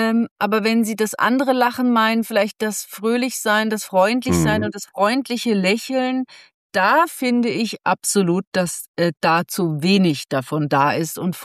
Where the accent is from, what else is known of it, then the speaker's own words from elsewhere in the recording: Mainz, Rhineland-Palatinate, Germany; born there; In Mainz geboren, da ist man ein Kind der Fasenacht.